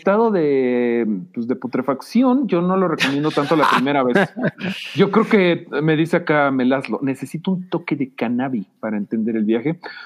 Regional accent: Mexico; hay cosas que como mexicanos podríamos ver como tabú

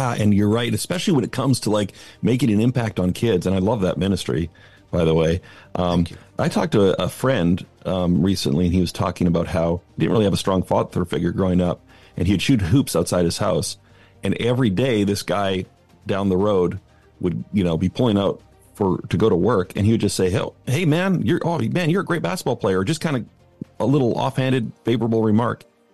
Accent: Canada; accent: Canadian; moved away as an adult; now in United States; Although I've been south of the border now for like 23 years. And so when I go home, they say I sound like a southern politician because I've completely lost my Canadian accent. So I grew up in Canada

